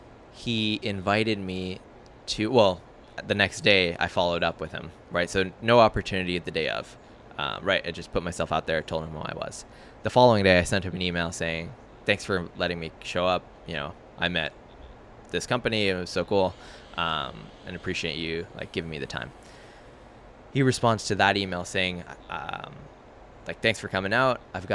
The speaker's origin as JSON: {"language": "English", "town": "Toronto", "region": "Ontario", "country": "Canada", "said": "I'm the guy from Toronto that, you know, you know, tweeted out a selfie and you invited."}